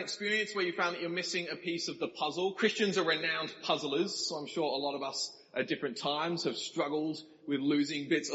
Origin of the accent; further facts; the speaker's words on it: Australia; the election happening in my home country of Australia.